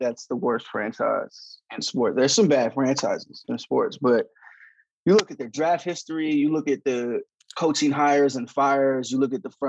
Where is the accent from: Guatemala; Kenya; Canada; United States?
United States; California; I'm from Northern California, which made it funny because I used to be in the Bay a lot.